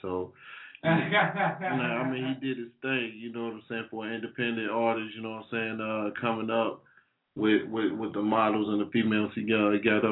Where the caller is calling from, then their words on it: New York, United States; I'm calling from New York